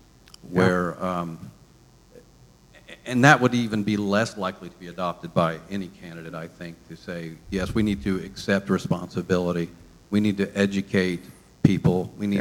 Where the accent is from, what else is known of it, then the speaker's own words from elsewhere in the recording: the South, United States; I grew up in the South. I feel my curriculum was so whitewashed.